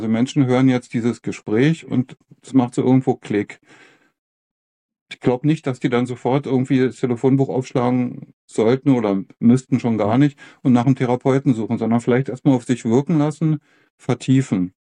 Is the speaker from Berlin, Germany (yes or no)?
yes; Berlin, Germany; born there; ich bin ehemaliger DDR-Bürger, bin 1957 geboren in Berlin, damals Hauptstadt der DDR